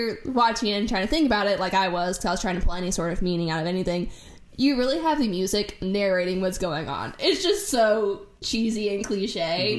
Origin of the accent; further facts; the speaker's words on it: Atlanta, Georgia, United States; I'm from the Atlanta area, so I'm not really from a small town